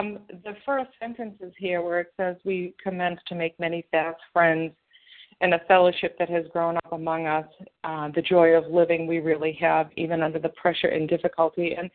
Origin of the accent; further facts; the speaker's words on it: Massachusetts, United States; I'm from Massachusetts